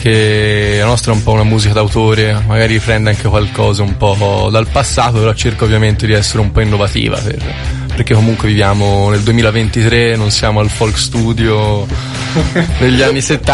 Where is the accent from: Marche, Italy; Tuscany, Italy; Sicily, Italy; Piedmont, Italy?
Tuscany, Italy; Sì, diciamo, siamo tutti del Fiorentino.